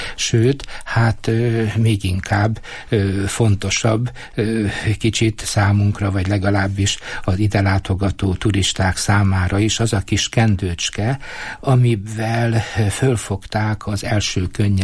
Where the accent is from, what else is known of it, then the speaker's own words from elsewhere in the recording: Kisvárda, Szabolcs-Szatmár-Bereg, Hungary; én ott nem messze születtem, laktam Kisvárdán Mária Pócstól